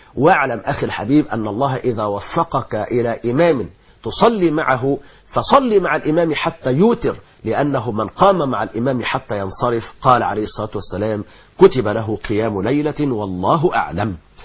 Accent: Egypt; إحنا عندنا في مصر

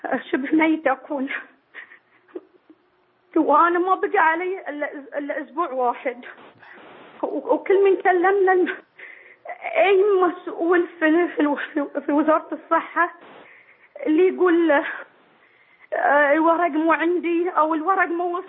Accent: Bahrain; يا شيخ خالد, يعني مو يكفي اللي روافض طووا في ديرتنا إن ما نقدر نتعالج في ديرتنا والسبت الخراب اللي سووه في مستشفى السلمانية.

